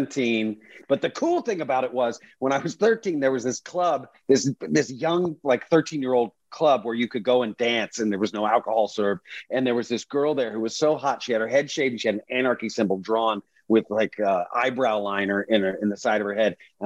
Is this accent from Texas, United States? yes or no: yes; Dallas, Texas, United States; Well, I grew up in Dallas in the 80s.